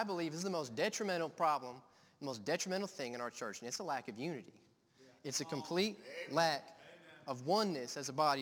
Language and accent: English; Apache Junction, Arizona, United States; I am about 2,100 miles away from my home. I am from Apache Junction, Arizona. Long way. Long drive.